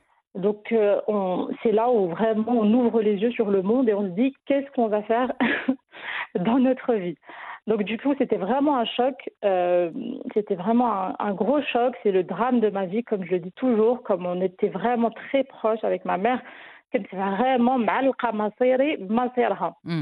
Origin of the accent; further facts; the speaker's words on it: Grand Est, France; moved away as an adult; also born or lived in United States; now in Morocco; je suis issue de la troisième génération des Marocains résidant en France. Je suis née en Champagne-Ardenne, j'ai grandi en France, j'ai fait toute ma scolarité du coup en France, puis aux États-Unis.